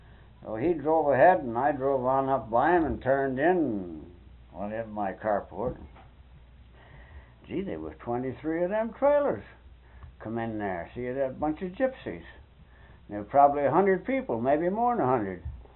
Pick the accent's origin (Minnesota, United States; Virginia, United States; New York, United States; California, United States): New York, United States; Munsville; And where are you from up there? And I said, Munsville.